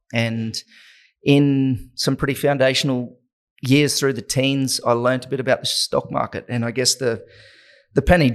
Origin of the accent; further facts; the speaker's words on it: Innisfail, Queensland, Australia; Between Innisfail and the Atherton Tablelands on a banana, sugarcane and beef cattle property.